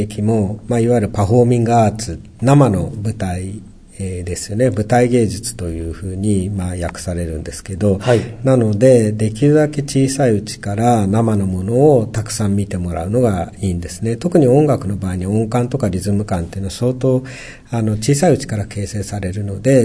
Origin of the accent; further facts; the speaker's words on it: Tokyo, Japan; 僕は東京生まれの東京育ちで